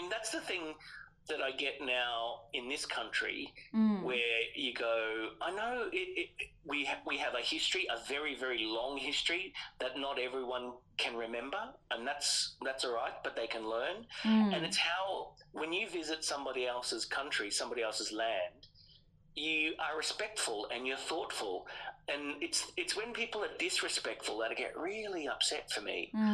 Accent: North Stradbroke Island, Queensland, Australia; Well, I'm literally sitting in my kitchen on Minjiriba, North Stradbroke Island, where I live, where I also come from, where my father's family come from, which is Quandamooka people, but Noongee clan

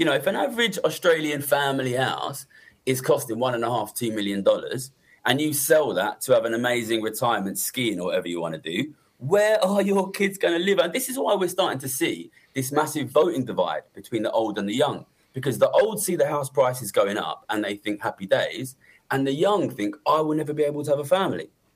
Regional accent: London, United Kingdom; I come from London

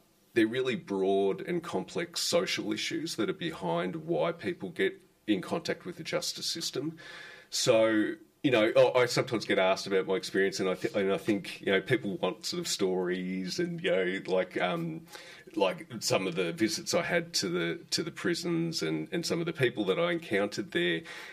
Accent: Stawell, Victoria, Australia; now in Melbourne, Australia; I'm from the country originally. I grew up in Stawell in Western Victoria

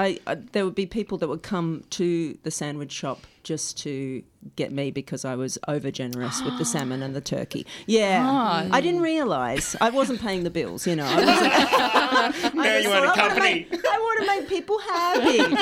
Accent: the Prairies, Canada; now in Australia; Well, I grew up in Canada, in the prairies of Canada, and actually, it's funny, I was warmer there than when we moved to Tasmania because houses are insulated in Canada.

